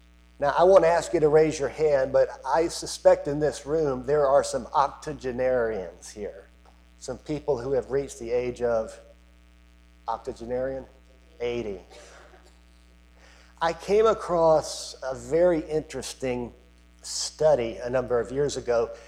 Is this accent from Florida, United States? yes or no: yes; Florida, United States; And I grew up in Central Florida back in the late 50s and early 60s.